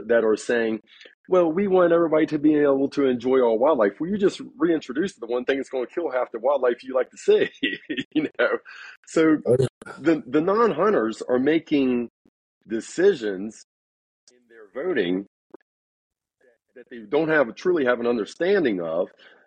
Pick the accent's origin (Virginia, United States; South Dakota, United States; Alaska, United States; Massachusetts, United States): Virginia, United States; Winchester; now in Denver, United States; I'm from Winchester, Virginia, originally. And now I've been in Denver, Colorado for about 16 years now.